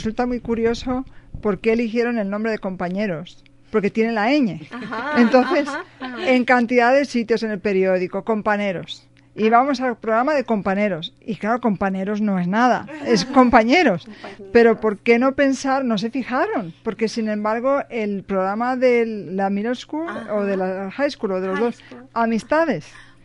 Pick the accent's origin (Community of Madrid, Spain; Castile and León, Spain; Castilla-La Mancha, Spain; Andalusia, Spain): Community of Madrid, Spain; Madrid; porque yo soy de Madrid y hay cosas que se dicen en Madrid que no se dicen en el español de Barcelona.